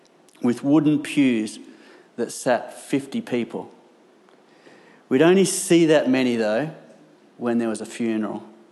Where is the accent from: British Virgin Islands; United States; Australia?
Australia; Ceduna, South Australia; My hometown included the Aboriginal homelands of Caniba, Yalata and Oak Hill. The population of Ceduna was less than 1,000, and that included the surrounding areas.